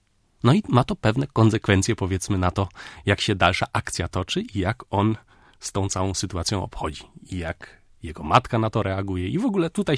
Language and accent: Polish; Germany; Polish is a second language; A że ja się wychowałem w Niemczech, no i mówię po polsku, ale nie mówię na tyle po polsku dobrze i nie piszę na tyle po polsku dobrze.